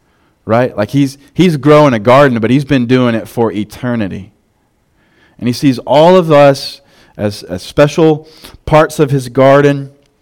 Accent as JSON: {"language": "English", "region": "the South", "country": "United States", "said": "I was from the South too. That's as you get old in the South, you just start growing stuff."}